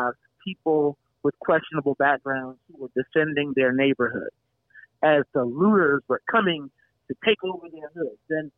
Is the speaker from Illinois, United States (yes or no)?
yes; Chicago, Illinois, United States; And I'm from Chicago, so I get it.